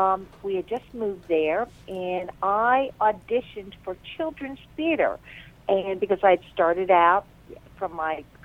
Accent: Atlantic City, New Jersey, United States; now in Hudson, United States; I grew up on the East Coast in Atlantic City. If people know their Monopoly game, I grew up on Atlantic Avenue.

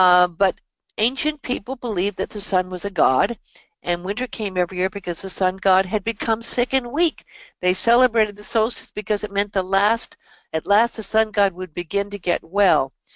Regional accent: Beverly Hills, California, United States; I was raised in Beverly Hills schools, and everyone, it was like 5% were Christian, everyone else was Jewish.

